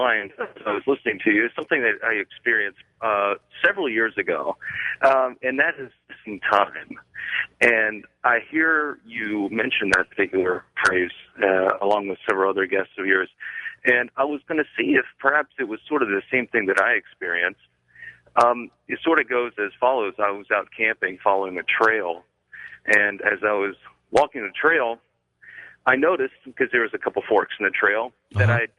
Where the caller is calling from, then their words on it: Bossier City, Louisiana, United States; from Bossier City, Louisiana.